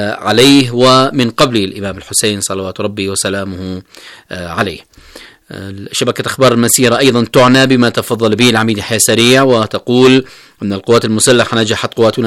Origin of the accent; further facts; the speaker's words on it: Yemen; على مدى 8 سنوات من التصدي والتحدي للعدوان على بلدنا اليمن